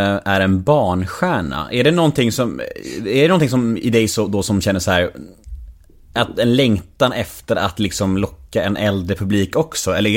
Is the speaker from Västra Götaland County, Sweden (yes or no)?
no; Stockholm, Stockholm County, Sweden; Alltså jag som stockholmare